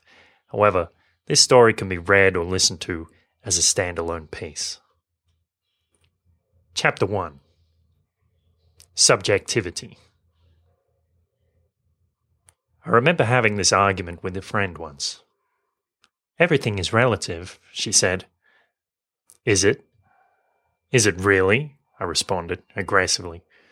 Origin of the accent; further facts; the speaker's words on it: Sweden; I told him I was from Sweden, and he said that he knew it all along.